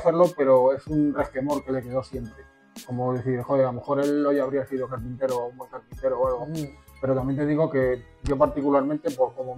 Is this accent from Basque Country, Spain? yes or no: no; Madrid, Community of Madrid, Spain; A ver, mi barrio era por la zona de Legazpi y era una zona que, normal, de clase trabajadora.